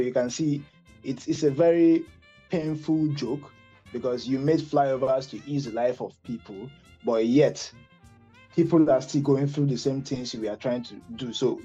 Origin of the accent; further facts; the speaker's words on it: Imo, Nigeria; I'm from Imo State, Igbo, of course.